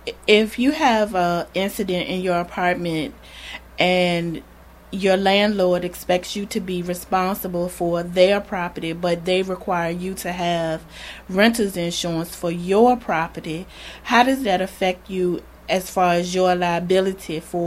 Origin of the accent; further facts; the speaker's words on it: Richmond, United States; I'm from Richmond.